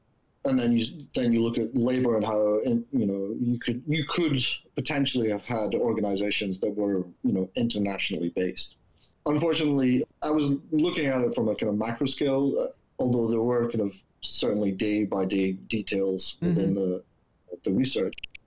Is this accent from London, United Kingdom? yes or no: no; Wick, Scotland, United Kingdom; At the same time, my hometown, Wick, which is in the very north of Scotland, it also decided by vote to prohibit the sale of alcohol.